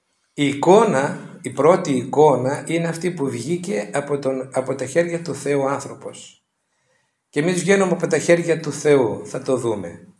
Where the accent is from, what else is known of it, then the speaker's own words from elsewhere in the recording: Greece; born there; γεννηθήκαμε εδώ στην Ελλάδα και είμαστε χριστιανοί ορθόδοξοι.